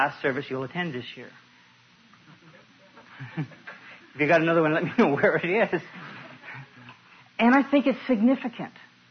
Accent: Nashville, Tennessee, United States; We're from Nashville.

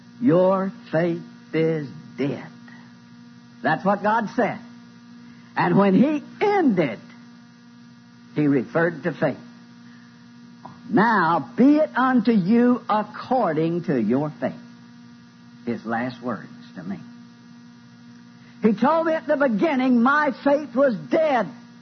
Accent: Deep South, United States; Being born and raised in the Bible Belt, down in the heart of the Deep South, I'd never heard anything else taught in my life but being born again.

